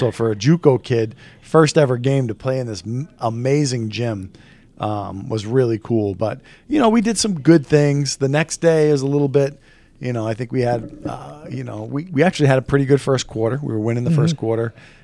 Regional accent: New England, United States; Like, I grew up in New England.

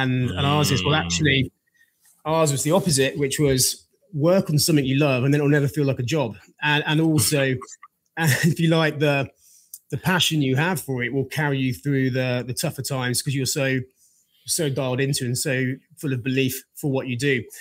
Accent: Birmingham, West Midlands, United Kingdom; I mean, I grew up in Birmingham in England

